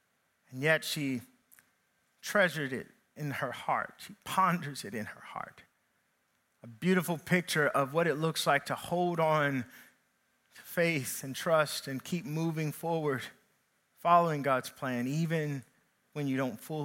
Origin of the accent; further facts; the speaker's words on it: Kentucky, United States; now in Tennessee, United States; Brings me back to my time when I lived in, or when I moved to Tennessee from Kentucky. I started off in ministry as a teenager